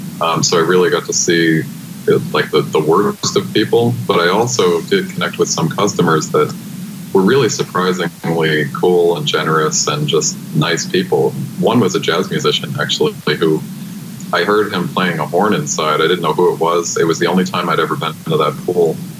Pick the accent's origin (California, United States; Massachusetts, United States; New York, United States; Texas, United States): New York, United States; Like the kids that are growing up on Long Island like I did